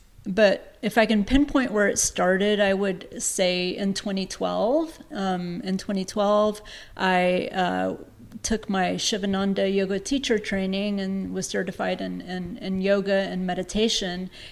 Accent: Atlanta, Georgia, United States; also born or lived in Montevideo, Uruguay; I'm originally from Montevideo, Uruguay, which is a little country in South America between Brazil and Argentina. And when I was about 5 years old, my family and I immigrated to Atlanta, Georgia, and I grew up in Atlanta.

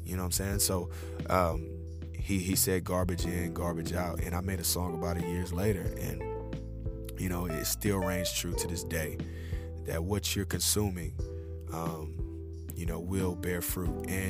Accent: Houston, Texas, United States; I was straight from Houston, Texas, straight from South Park.

